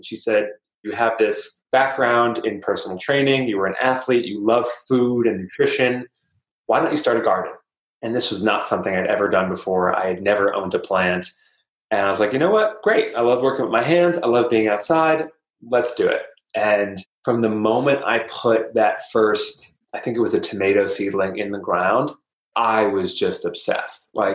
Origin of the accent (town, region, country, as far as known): White Plains, New York, United States; born or raised there